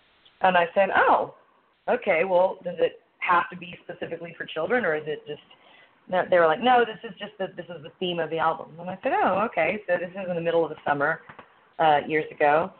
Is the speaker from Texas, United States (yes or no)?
yes; Texas, United States; also born or lived in Mexico / New York; now in Los Angeles, United States; I am a former New Yorker. I was born in Mexico, raised in Texas, moved to New York. And now I call L.A. my home.